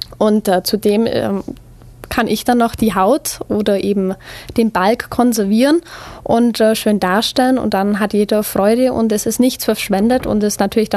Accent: Tannhausen, Germany; also ich komme aus Tannhausen, bin 25 Jahre alt

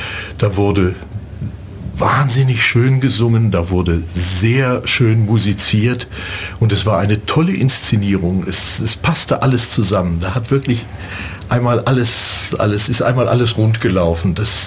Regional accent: Wesel, North Rhine-Westphalia, Germany; Ich stamme aus der Umgebung von Wesel. Bin da geboren worden, aufgewachsen, zur Schule gegangen. Zum Grauen vieler Rechtschreibschwacher bin ich auf die Konrad-Duden-Schule gegangen.

